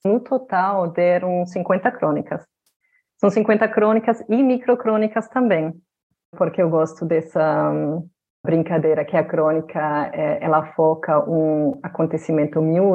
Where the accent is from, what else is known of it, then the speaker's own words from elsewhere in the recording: Berlin, Germany; Eu sou cria de cidade grande, né? Eu nasci em Berlim, me criei em Berlim.